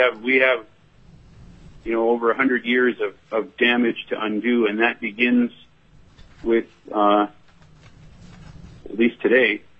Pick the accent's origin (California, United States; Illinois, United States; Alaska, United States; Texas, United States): Alaska, United States; Metlakatla; I'm from the Wolf Clan of Metlakatla, Alaska.